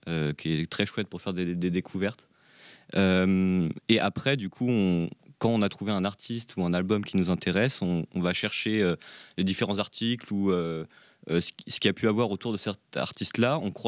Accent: Rennes, Brittany, France; moi, vu que je suis de Rennes, je connaissais un petit peu le festival.

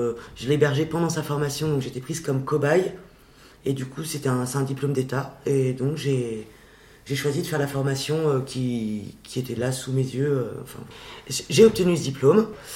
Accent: Brittany, France; comme moi je suis bretonne, je sais qu'en Bretagne, il y a des chantiers navals.

